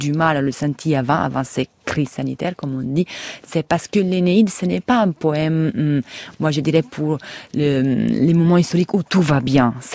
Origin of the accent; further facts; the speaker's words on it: Italy; French is a second language; Moi, je suis italien, comme mon petit accent le déclare.